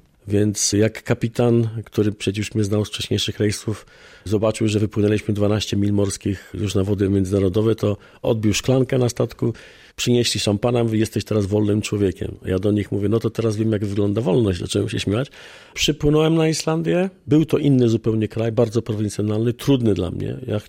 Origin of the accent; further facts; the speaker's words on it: Gdańsk, Pomeranian Voivodeship, Poland; born there; Urodziłem się w Gdańsku. Miasto nie było rodzinnym miastem moich rodziców. Moja mama warszawianka